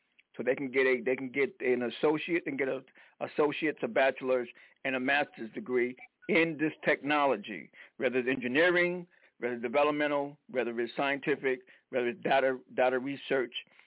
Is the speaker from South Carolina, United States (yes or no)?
yes; South Carolina, United States; Now, I'm from South Carolina. Everybody know I'm a sharecropper, son from South Carolina.